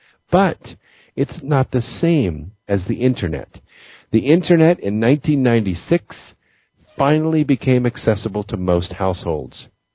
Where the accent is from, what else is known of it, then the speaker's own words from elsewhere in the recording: Pasadena, California, United States; And I grew up in Los Angeles area. Actually, I grew up in Pasadena.